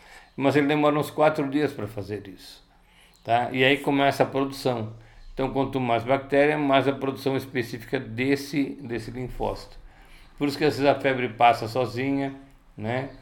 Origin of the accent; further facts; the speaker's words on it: São Paulo, Brazil; moved away; Vim de São Paulo, aqui para Minas Gerais, porque eu também queria uma saúde melhor.